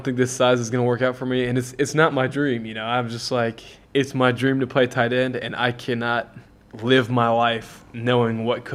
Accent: Arkansas, United States; Man, I'm from Arkansas. I played high school up there

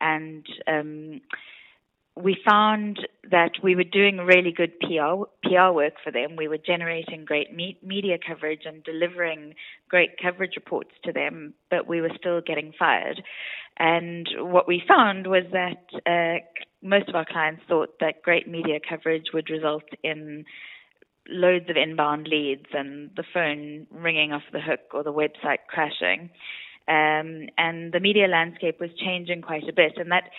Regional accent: South Africa; now in London, United Kingdom; I live in London, although I'm South African originally, and I have an 18-month-old baby and a 6-year-old Labrador.

